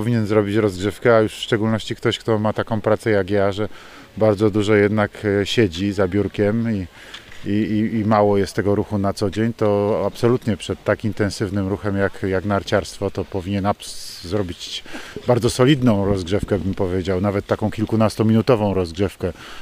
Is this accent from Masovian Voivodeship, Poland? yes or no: no; Kraków, Lesser Poland, Poland; bo wszyscy wiedzą, że jestem z Krakowa. Połowa mojej rodziny pochodzi właśnie z gór, z Beskidu Sądeckiego dokładnie.